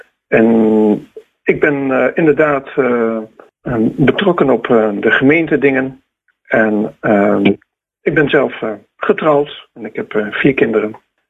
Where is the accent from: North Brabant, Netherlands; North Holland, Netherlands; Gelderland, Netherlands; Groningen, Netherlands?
North Holland, Netherlands; Hoofddorp; En wij komen oorspronkelijk uit Hoofddorp en gingen deze kant uit vanwege het wat pakkelen van onze schoonouders.